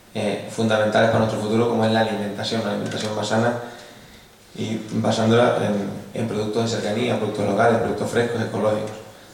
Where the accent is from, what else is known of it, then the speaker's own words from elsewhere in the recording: Canary Islands, Spain; una región como la nuestra, como Canarias, una región ultraperiférica, fragmentada entre sí, en diferentes islas